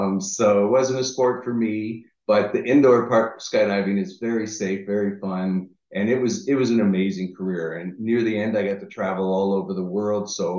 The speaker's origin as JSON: {"language": "English", "town": "Niagara Falls", "region": "Ontario", "country": "Canada", "moved": "as an adult", "lives_now": "United States", "said": "I'm originally from Niagara Falls, Canada."}